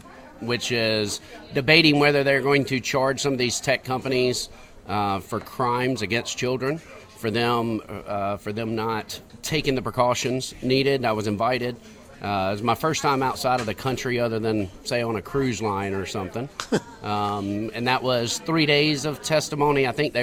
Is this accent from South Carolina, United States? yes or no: yes; Rock Hill, South Carolina, United States; Born and raised in Rock Hill, small business owner. Met my wife for 23 years here in Rock Hill, raised our kids. I'm a homer, as they would say.